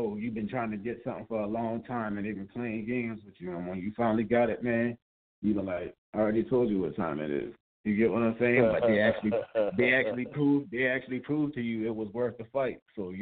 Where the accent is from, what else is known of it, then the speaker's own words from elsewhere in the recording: South Carolina, United States; now in Atlanta, United States; I came to Atlanta, you know, I was from South Carolina. I said, you know what, let me take a risk for this music shit.